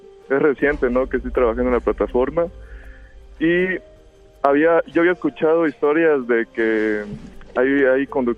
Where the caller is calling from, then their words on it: Tuxtla Gutiérrez, Chiapas, Mexico; Pues hablo de Tuxtla Gutiérrez, Chiapas.